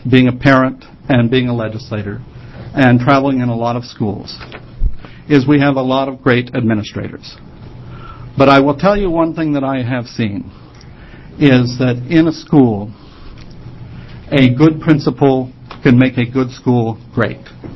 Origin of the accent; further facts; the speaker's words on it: Oregon, United States; I had many great teachers growing up in Oregon public schools.